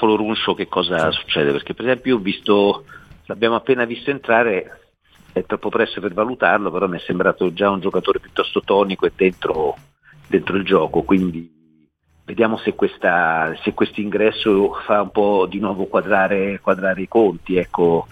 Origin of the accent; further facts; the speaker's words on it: Florence, Tuscany, Italy; Devo dire che da buon fiorentino, diciamo, allenato alla sconfitta